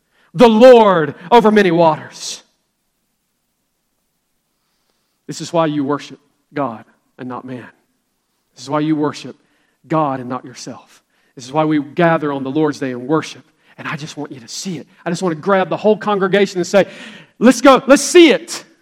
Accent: Billart, Georgia, United States; I grew up right here in Billart, Georgia. All I'd ever known was Praise Mill Baptist Church, and I went away to a strange city

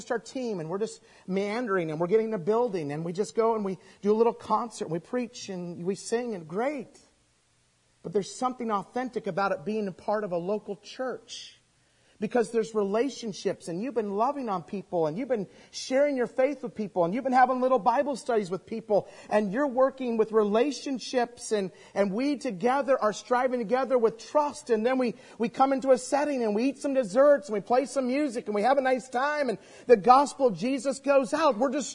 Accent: Idaho, United States; You know, I grew up in Idaho. Have you ever met somebody from there? So we don't have any NFL teams to cheer.

